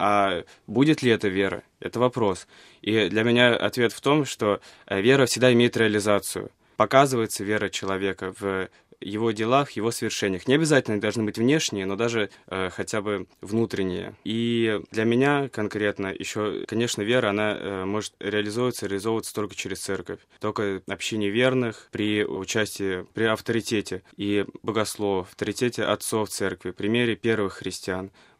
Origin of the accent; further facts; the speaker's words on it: Moscow, Russia; я католик из Москвы, прибыл на встречу ТЗ в Рим.